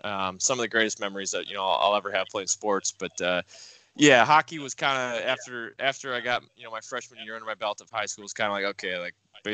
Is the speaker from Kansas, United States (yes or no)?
no; Michigan, United States; also born or lived in Chicago; because I grew up in Michigan and we moved back to Chicago